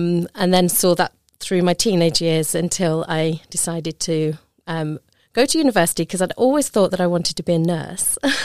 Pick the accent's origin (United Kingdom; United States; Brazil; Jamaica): United Kingdom; Birmingham, West Midlands; born there; moved away; I was born in September 1977, so I'm 46 in a few weeks' time. And I was born in Birmingham, which is very central in the UK.